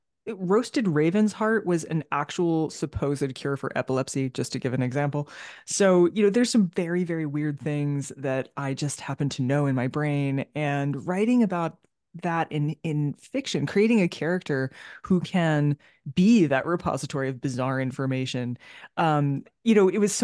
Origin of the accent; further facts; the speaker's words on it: United States; I myself spent a lot of time as an American living in Britain.